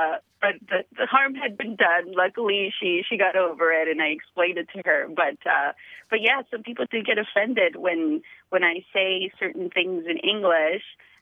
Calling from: San Diego, California, United States; I'm calling from the San Diego area.

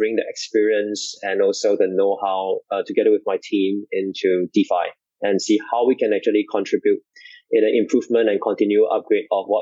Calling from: Singapore; I'm calling in today from Singapore.

